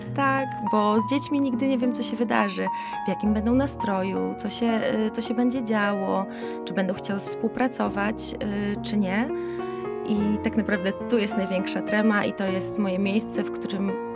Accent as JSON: {"language": "Polish", "town": "Białystok", "region": "Podlaskie Voivodeship", "country": "Poland", "tie": "born or raised there", "lives_now": "Łomża, Poland", "said": "A życie prywatne to też tutaj w Łomży już się dzieje. Osiadłam tutaj, do rodzinnego Białegostoku jeżdżę czasami."}